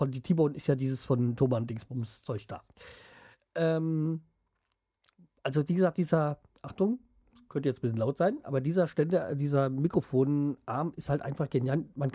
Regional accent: Hanau, Hesse, Germany; Also, ich komme ja hier aus Apfelweinstadt, also Hanau, also beziehungsweise die Altstadt in Steinheim, ist ein Stadtteil von Hanau.

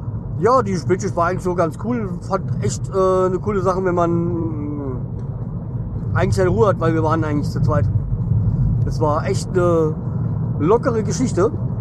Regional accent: Hanau, Hesse, Germany; Ja, wie gesagt, Hanau-Steinheim, das ist der Stadtteil, wo ich aufgewachsen bin, obwohl ich da nie gelebt habe. Also, ich habe eigentlich einen Stadtteil weiter gewohnt, bin aber in Steinheim konfirmiert worden

